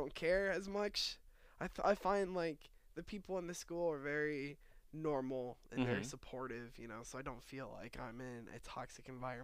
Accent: North Carolina, United States; also born or lived in Indiana; I came from North Carolina.

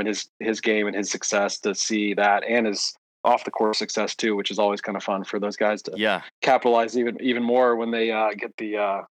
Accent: Georgia, United States; It's, not growing up here, but growing up in Georgia and knowing about it and, getting a visit when I was in high school and stuff was very cool.

